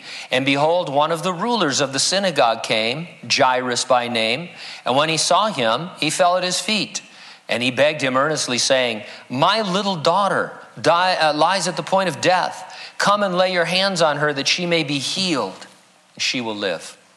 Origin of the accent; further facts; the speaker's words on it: San Bernardino, California, United States; This week's tragic mass shooting in my hometown of San Bernardino immediately sparked a mini debate over calls for prayer in its aftermath.